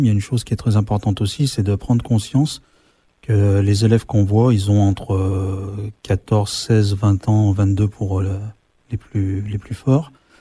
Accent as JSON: {"language": "French", "country": "France", "said": "Donc on peut dire chez nous en France, les entreprises sont très très bien soutenues par le gouvernement et l'État."}